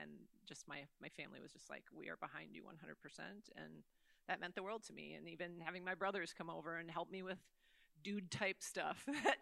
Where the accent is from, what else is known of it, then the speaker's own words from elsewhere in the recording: Wisconsin, United States; well, I didn't say I was from Wisconsin, Northeast Wisconsin, and our church